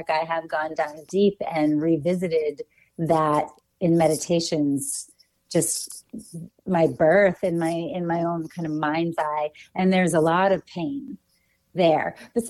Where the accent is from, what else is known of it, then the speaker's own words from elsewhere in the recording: Watertown, Massachusetts, United States; also born or lived in Manhattan, New York; So as you mentioned, I was born in Manhattan, New York in 1977. I was adopted at 10 days and brought immediately at that time to Watertown, Massachusetts, right outside of Boston, where I was raised by my two adoptive parents.